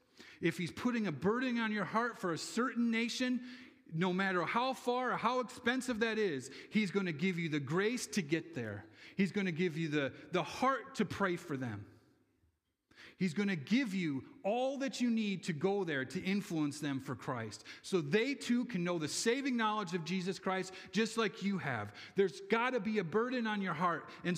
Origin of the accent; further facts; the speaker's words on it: New York, United States; One boy from Central New York touched the lives of teenagers in Israel.